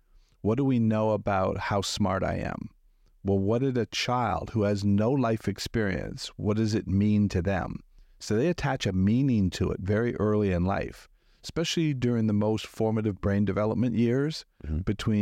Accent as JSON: {"language": "English", "town": "Toronto", "region": "Ontario", "country": "Canada", "moved": "yes", "lives_now": "Florida, United States", "said": "So I'm originally from Canada, Toronto, yeah. Moved down to Florida over 30 years ago."}